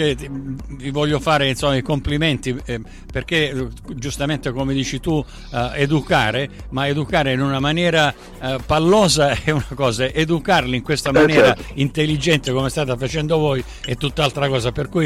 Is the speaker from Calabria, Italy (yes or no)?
no; Sicily, Italy; Io sono siciliano, quello è un vanto nostro, insomma.